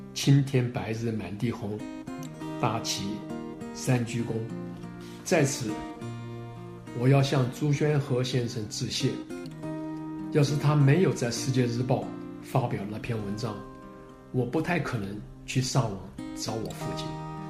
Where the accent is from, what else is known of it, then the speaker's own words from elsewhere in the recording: Taiwan; moved away as an adult; now in United States; 1968年，我从台湾来美国念研究所。如果当时我不来美国，还住在台湾